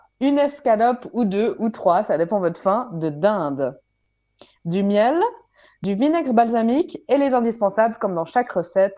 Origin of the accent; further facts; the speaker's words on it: Switzerland; un produit qu'on trouve chez nous en Suisse